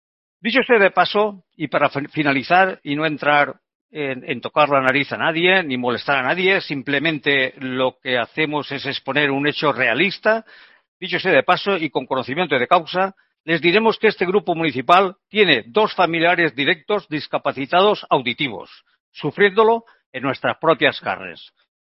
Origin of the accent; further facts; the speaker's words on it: Torrent, Valencian Community, Spain; Soy de Torrente. Soy un defensor nacido en Torrente, toda la vida en Torrente. En Torrent, perdona, en Torrent.